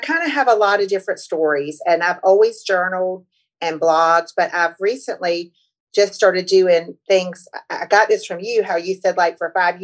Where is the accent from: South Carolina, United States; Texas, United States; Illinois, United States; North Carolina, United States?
North Carolina, United States; I'm from North Carolina, and I hopped a train from North Carolina to New York because I've stepped out of my comfort zone.